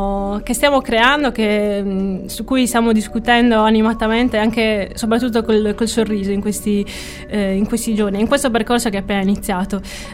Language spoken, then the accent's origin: Italian; Sassari, Sardinia, Italy; ho 27 anni e sono di Sassari.